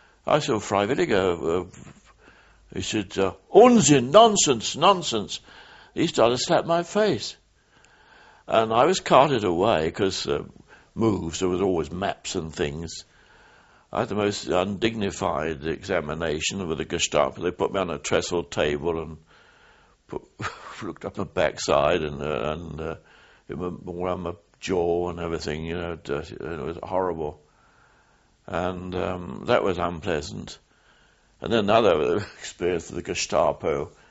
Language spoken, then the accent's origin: English; Brighton, South East England, United Kingdom; I was born in Brighton and grew up